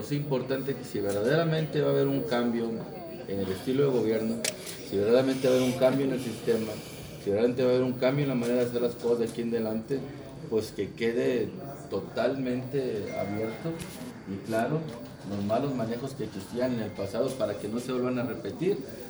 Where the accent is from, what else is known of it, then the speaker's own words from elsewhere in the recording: Nuevo León, Mexico; Allá en el norte, yo soy de Nuevo León